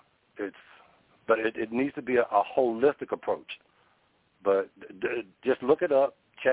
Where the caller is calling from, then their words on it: Washington, United States; The 206, the Pacific Northwest.